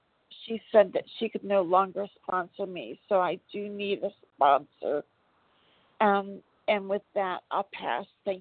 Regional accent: DeRidder, Louisiana, United States; from DeRidder, Louisiana.

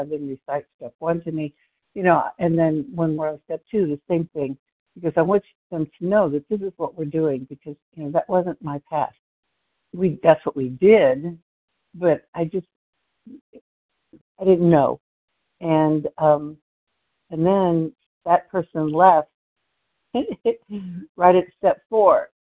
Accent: Plano, Texas, United States; I am from Plano, Texas.

